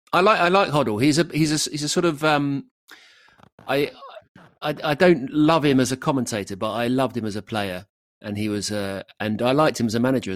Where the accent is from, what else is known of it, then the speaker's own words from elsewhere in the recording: Hayes, London, United Kingdom; I grew up in Hayes